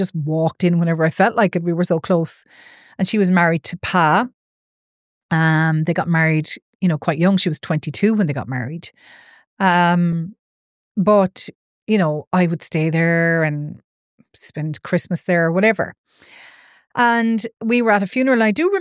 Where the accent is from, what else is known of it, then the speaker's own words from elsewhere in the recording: Roscommon, Connacht, Ireland; now in Galway, Ireland; I'm originally from Roscommon, but living in Galway, Ireland.